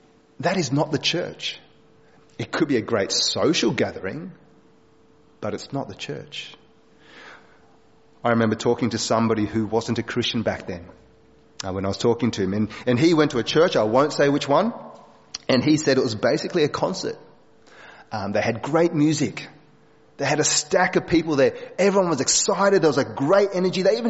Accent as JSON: {"language": "English", "town": "Wagga Wagga", "region": "New South Wales", "country": "Australia", "tie": "born or raised there", "said": "I was born in Wagga, and that's where I grew up."}